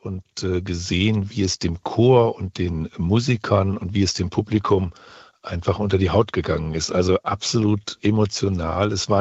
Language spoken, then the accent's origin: German; Osnabrück, Lower Saxony, Germany; aus meiner Heimatstadt Osnabrück